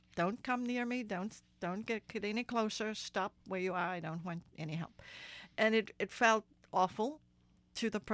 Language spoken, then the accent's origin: English; South Africa; now in United States; I'm from South Africa originally, grew up there during the apartheid years. I'm a person of color. And in South Africa, I was classified as mixed race or colored.